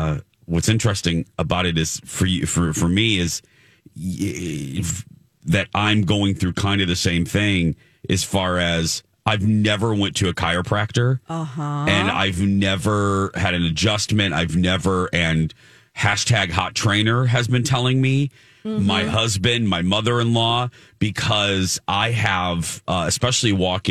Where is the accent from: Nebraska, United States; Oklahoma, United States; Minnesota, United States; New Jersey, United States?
Minnesota, United States; and I'm too Minnesotan. I don't want to say anything because I don't want to be that guy.